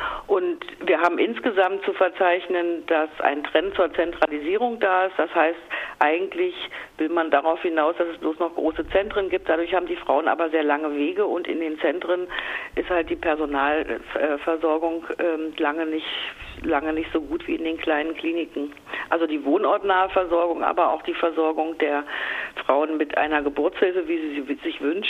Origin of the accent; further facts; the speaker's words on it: Potsdam, Brandenburg, Germany; Genau, ich komme aus Potsdam